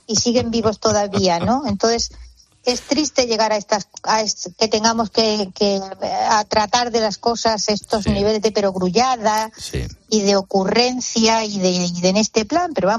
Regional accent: Andalusia, Spain; Yo soy andaluza.

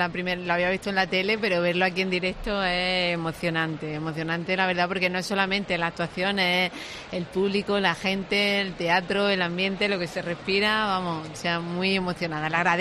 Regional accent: Almería, Andalusia, Spain; yo soy de Almería

